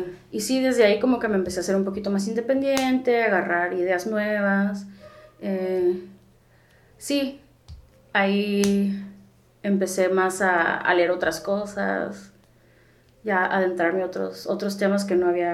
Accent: Tijuana, Baja California, Mexico; also born or lived in Chula Vista; soy mujer, cisgénero, bisexual. Nací en Chula Vista, pero me crié en Tijuana en los 80s, así que también tengo todos mis papeles mexicanos también.

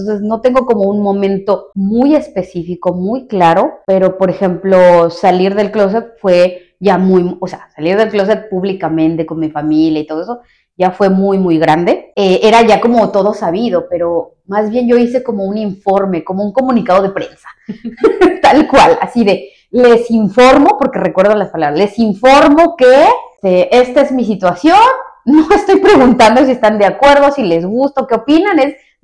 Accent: Tacámbaro, Michoacán, Mexico; also born or lived in Morelia; Nací en la ciudad de Morelia, Michoacán. No crecí en Morelia, solo iba de vacaciones de repente cuando estaba chica, pero toda mi infancia fue en Tacámbaro, Michoacán.

